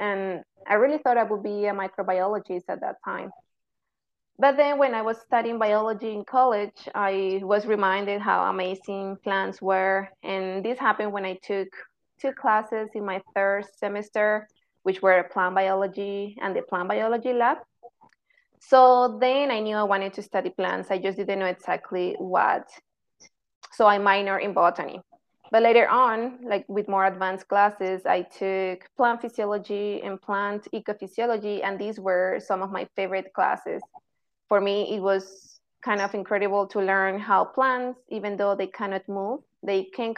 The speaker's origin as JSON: {"language": "English", "town": "Caracas", "region": "Capital District", "country": "Venezuela", "tie": "born or raised there", "second_language": "English", "said": "I completed a bachelor's degree in biology at Universidad Central de Venezuela in Caracas, which is my hometown."}